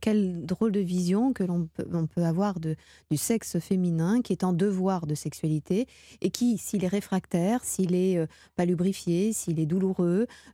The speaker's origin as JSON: {"language": "French", "country": "France", "said": "Nous sommes français"}